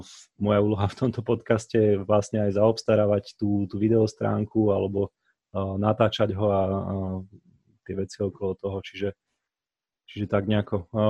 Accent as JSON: {"language": "Slovak", "town": "Bratislava", "region": "Bratislava Region", "country": "Slovakia", "tie": "born or raised there", "said": "Narodil som sa v Bratislave, žijem tu skoro celý život. Skoro preto, lebo teraz momentálne kvázi žijem v Žiline, kde chodím na Žilinskú univerzitu v Žiline."}